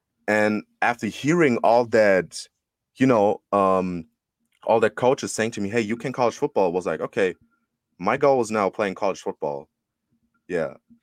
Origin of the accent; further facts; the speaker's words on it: Karlsruhe, Baden-Württemberg, Germany; English is a second language; I'm not from Schwäbisch Hall, but I'm from a town called Karlsruhe.